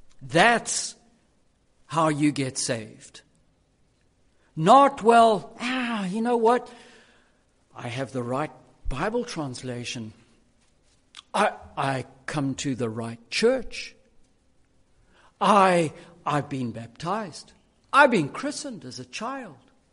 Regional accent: Durban, KwaZulu-Natal, South Africa; now in Cape Town, South Africa; I come from Durban.

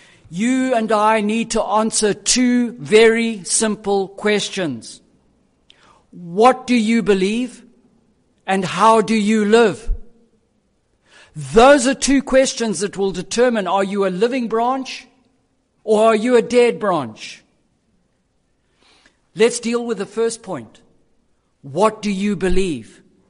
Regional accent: Durban, KwaZulu-Natal, South Africa; now in Cape Town, South Africa; I come from Durban.

